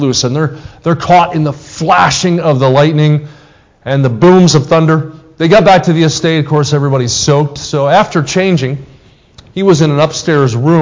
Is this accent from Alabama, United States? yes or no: no; Kansas City, Missouri, United States; I'm from Kansas City. That's my team.